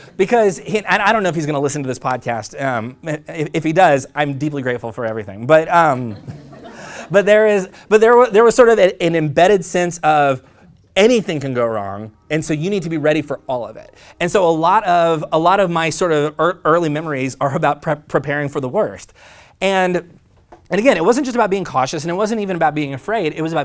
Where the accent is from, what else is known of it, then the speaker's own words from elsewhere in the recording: Oklahoma, United States; My dad, and again, small town in Oklahoma, so there were a lot of like narrow roads. I grew up near Route 66